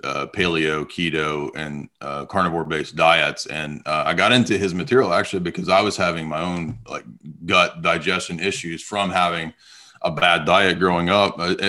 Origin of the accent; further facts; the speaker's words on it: San Diego, California, United States; also born or lived in South; I'm just an American born, Southern born actually guy who, my dad was in the Navy. So I grew up in San Diego for many years.